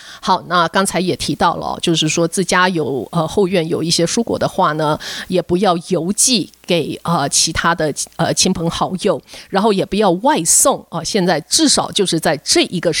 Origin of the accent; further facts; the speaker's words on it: Taiwan; now in California, United States; 我是来自台湾，所以莲雾呢是一个非常好吃的，也是非常想念，可是呢在加州本身呢是比较不容易看到的一种热带水果。